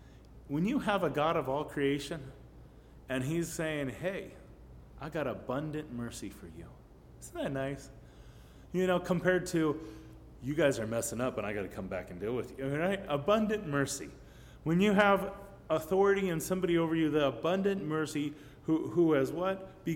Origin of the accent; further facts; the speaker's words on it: Missouri, United States; born there; I know I was born in Missouri. I think their logo is Show Me State, right?